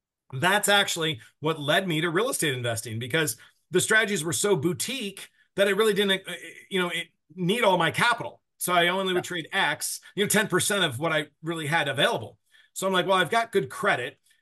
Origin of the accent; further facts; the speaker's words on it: Midwest, United States; I hail from the Midwest.